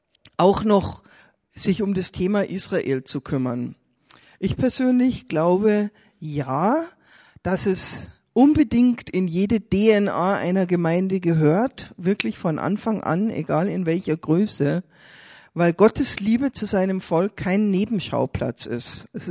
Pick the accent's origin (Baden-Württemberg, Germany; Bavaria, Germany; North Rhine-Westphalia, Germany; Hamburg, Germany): Bavaria, Germany; Freilassing; Ich komme aus Freilassing.